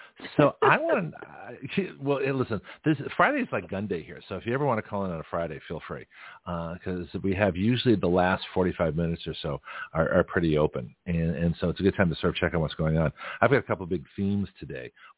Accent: Toronto, Ontario, Canada; now in United States; so she's from my hometown of Toronto. And so I'm Canadian by birth, U.S. by naturalization.

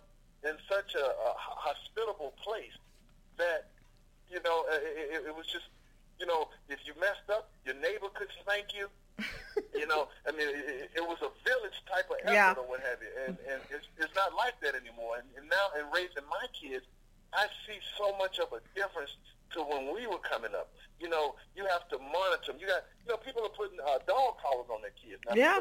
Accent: Alabama, United States; growing up in Alabama, to me, and I always say this, you know, with funniness behind it, is you kind of grew up in a bubble, in a vacuum, if you will, because when I was growing up in Alabama

